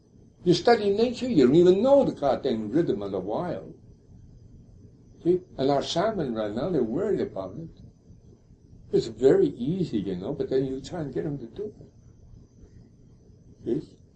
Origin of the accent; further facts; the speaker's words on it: Canada; born there; in Bellingham Bay, in that area right near the bunkhouse where I was born in Canada